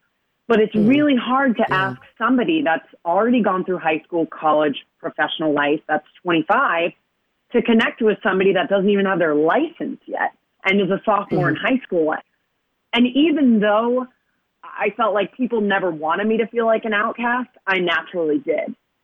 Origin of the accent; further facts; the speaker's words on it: Rhode Island, United States; So for me, growing up in Rhode Island, which is the ocean state, it's almost like imperative that you know how to swim